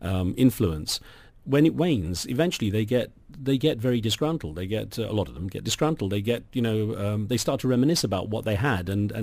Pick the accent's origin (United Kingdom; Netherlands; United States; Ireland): United Kingdom; also born or lived in Cardiff, United Kingdom; I grew up in Britain through the Thatcher era